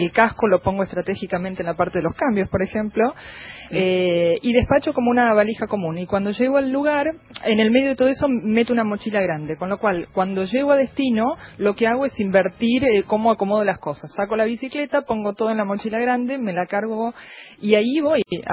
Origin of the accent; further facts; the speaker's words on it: Argentina; somos argentinos